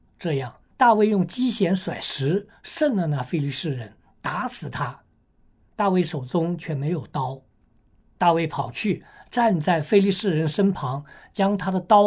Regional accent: China; 就像我们中国人也有很多那个古代的故事哈

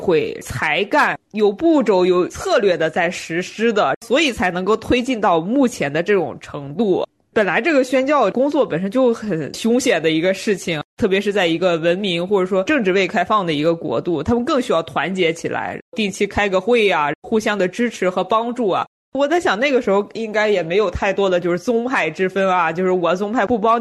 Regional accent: Weifang, Shandong, China; 虽然我们那也是一个山东潍坊的一个小县城吧

